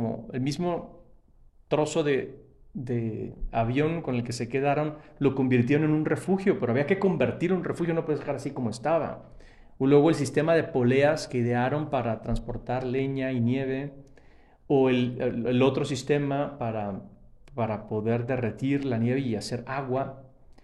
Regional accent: Panama; Así como en Panamá decimos nuestro istmo canalero, y los llaman el llano.

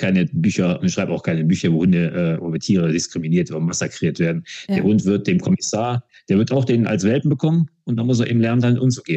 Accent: Wuppertal, North Rhine-Westphalia, Germany; Ich komme aus Wuppertal.

